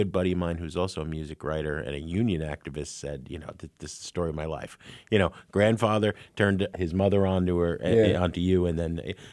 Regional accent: New Jersey, United States; And it's similar to where I grew up in Jersey.

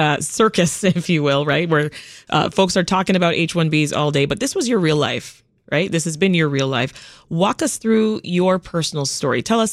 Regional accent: Canada; now in United States; Many, many moons ago, as a Canadian, I was also on a student visa here in the U.S. doing some studies.

